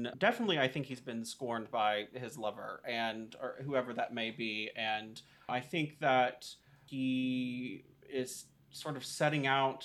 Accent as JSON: {"language": "English", "town": "Asheville", "region": "North Carolina", "country": "United States", "lives_now": "Knoxville, United States", "said": "I am originally from Asheville, North Carolina."}